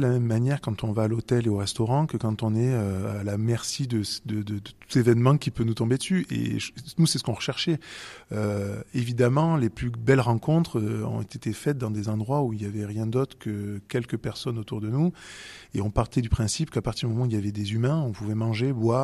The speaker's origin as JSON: {"language": "French", "country": "France", "said": "Nous, on est des Français qui avons le luxe de pouvoir voyager."}